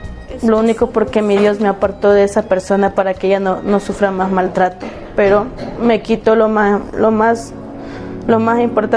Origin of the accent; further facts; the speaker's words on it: Guayaquil, Guayas, Ecuador; Soy de Guayaquil y tengo 24 años.